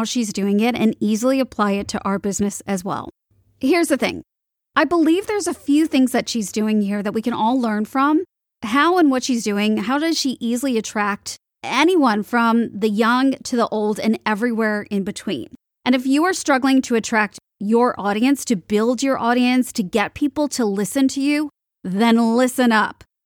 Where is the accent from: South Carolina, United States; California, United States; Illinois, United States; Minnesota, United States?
Illinois, United States; Chicago; I was one of the lucky ones. I grew up in Chicago.